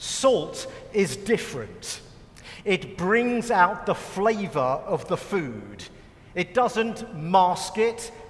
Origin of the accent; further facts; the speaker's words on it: United Kingdom; But I'm British, and without salt, I don't know what I'd do.